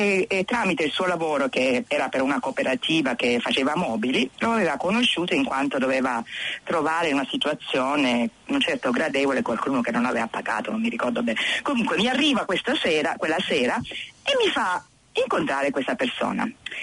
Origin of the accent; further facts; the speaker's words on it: Morciano di Leuca, Apulia, Italy; born there; Io sono nata a Leuca, Morciano di Leuca